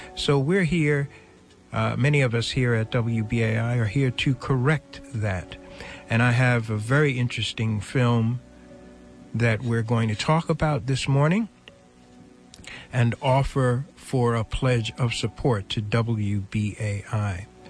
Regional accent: New Jersey, United States; born there; I was born here in New Jersey and went down to Virginia every year to visit my family.

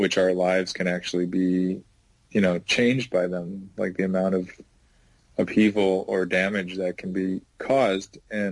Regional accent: United States; I'm beyond just being an American and relatively privileged socioeconomically

